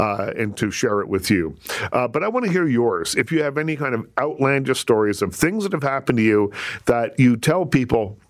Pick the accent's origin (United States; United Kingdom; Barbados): United Kingdom; Liverpool, North West England; I grew up in Liverpool.